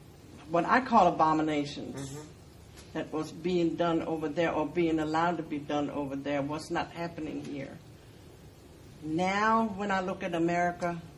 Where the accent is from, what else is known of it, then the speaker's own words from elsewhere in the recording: Germany; now in United States; I was going to say, I come from Germany.